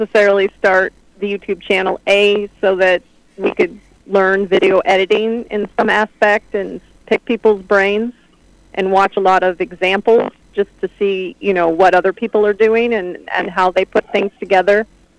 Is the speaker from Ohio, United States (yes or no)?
yes; Ohio, United States; Yes, I grew up in Stark County.